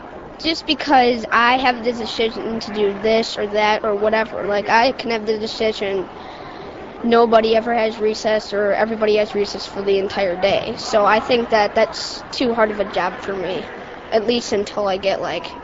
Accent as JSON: {"language": "English", "town": "Racine", "region": "Wisconsin", "country": "United States", "said": "I'm 10 years old and I'm from Racine, Wisconsin."}